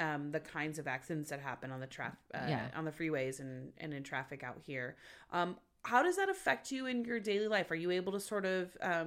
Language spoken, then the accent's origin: English; Los Angeles, California, United States; yeah, I'm from Los Angeles. Like, trust me, Tulsa traffic has nothing on the 405 freeway at 5 o'clock.